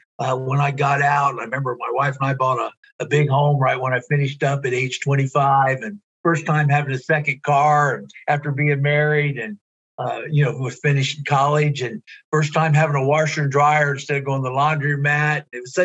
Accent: Ohio, United States; I grew up near the Cincinnati area, north of Cincinnati, real small town, 1,000-people town.

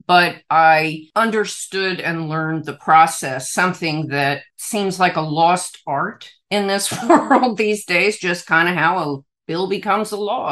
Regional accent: Miami Beach, Florida, United States; now in California, United States; I grew up in Miami Beach, Florida, went to Beach High. I'm one of those people who grew up there and then left and moved to California eventually, and my family stayed there, but I went across the country.

